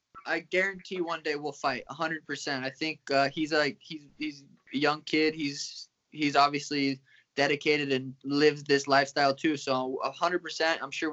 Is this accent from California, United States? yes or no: no; Helena, Montana, United States; now in Arizona; And I came from Helena, Montana, where there's none – that's not a thing. So, yeah, I had to make the move to Arizona